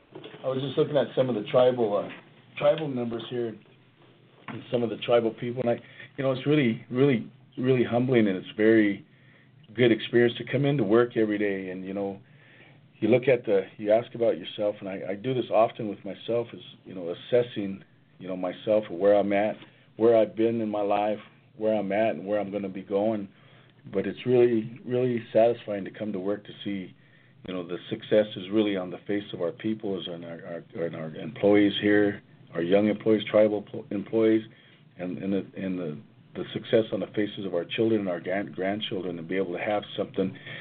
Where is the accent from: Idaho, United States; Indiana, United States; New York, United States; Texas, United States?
Idaho, United States; born or raised there